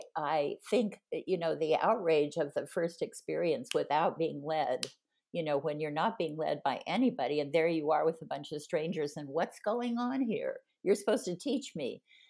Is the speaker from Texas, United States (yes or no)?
yes; Dallas, Texas, United States; born there; also born or lived in Hawaii / Florida / North Carolina / Nebraska; I was born in Dallas in World War II, but I lived in Hawaii. I lived in Florida twice. I lived in North Carolina. I lived in Nebraska.